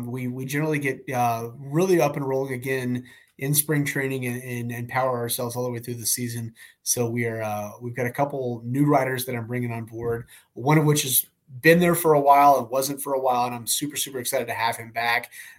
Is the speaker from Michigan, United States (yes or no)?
no; Lexington, Kentucky, United States; now in Denver, United States; so I grew up in Lexington, Kentucky, just south of Cincinnati. And so was there for the bulk of my life.